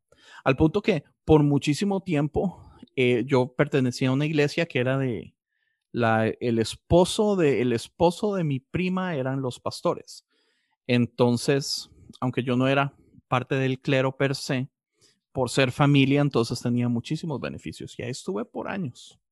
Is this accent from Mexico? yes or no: no; Costa Rica; moved away as an adult; now in Los Angeles, United States; Soy tico, viví mis primeros 18 años de vida en Costa Rica. Terminé viniéndome para Los Ángeles, California, por mi mamá.